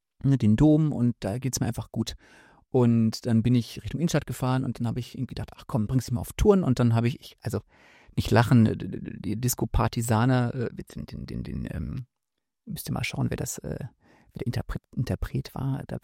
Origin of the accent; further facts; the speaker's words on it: Osnabrück, Lower Saxony, Germany; Ich weiß, in Münster fährt man Fahrrad, aber ich komme aus Osnabrück, da muss ich ein bisschen weiter fahren.